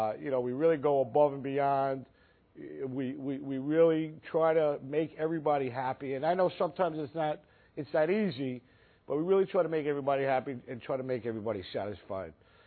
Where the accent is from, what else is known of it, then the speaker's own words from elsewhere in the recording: Brooklyn, New York, United States; now in Syracuse, United States; When I first came up to Syracuse, quite honestly, I grew up in Brooklyn.